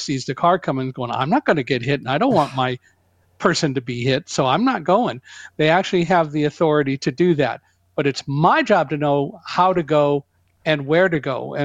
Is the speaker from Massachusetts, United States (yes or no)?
no; Chicago, Illinois, United States; born there; So I was born in Chicago, and I was born 2 months premature.